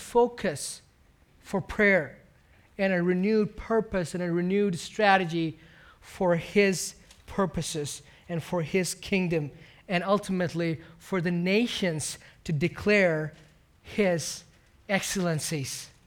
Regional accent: India; I was born and raised in India to a church-planting family.

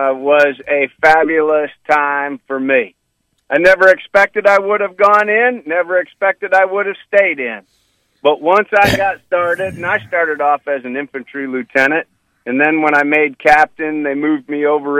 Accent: St. John's, Michigan, United States; I grew up in St. John's, Michigan, 18 miles north of Lansing and East Lansing, Michigan State University right there.

